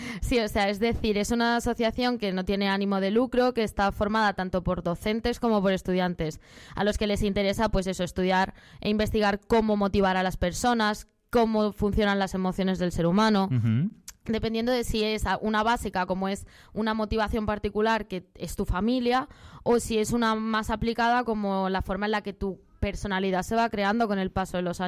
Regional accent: Granada, Andalusia, Spain; el del año que viene va a ser en Granada, o sea que tiramos para mi tierra.

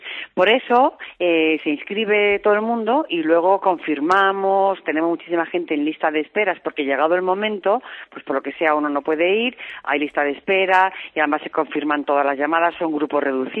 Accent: Madrid, Community of Madrid, Spain; como madrileños estamos todos tan orgullosos de que esto sea nuestro, de que esté en nuestra ciudad, de que esté en nuestra comunidad

